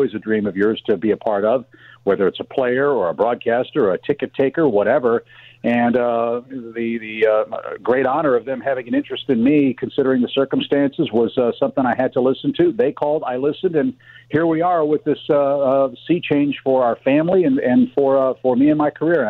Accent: St. Louis, Missouri, United States; Yeah, I grew up in St. Louis, went to high school there.

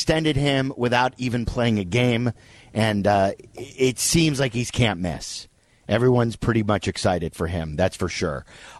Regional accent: Skokie, Illinois, United States; I had a couple of dreams as a youth growing up in Skokie.

